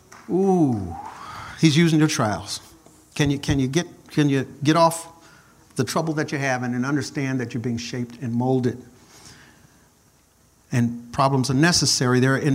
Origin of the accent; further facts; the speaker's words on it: Chicago, Illinois, United States; And as I grew up in Chicago, and even then, I still witnessed some things